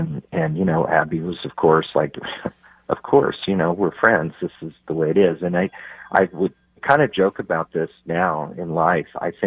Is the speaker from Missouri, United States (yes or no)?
yes; Warrensburg, Missouri, United States; I grew up in Warrensburg, not too far from Kansas City. It's kind of a college town, small, you know, relatively small community.